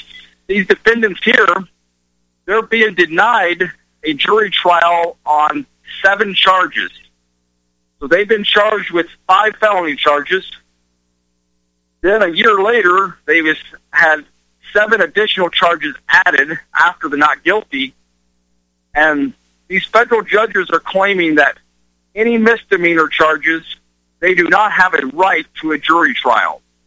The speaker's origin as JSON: {"language": "English", "region": "Montana", "country": "United States", "tie": "born or raised there", "said": "He's from Montana, my home state"}